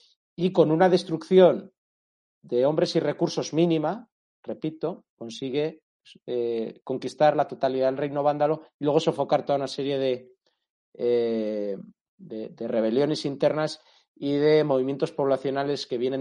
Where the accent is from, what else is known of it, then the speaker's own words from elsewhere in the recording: Spain; para nosotros, como españoles, tiene un especial interés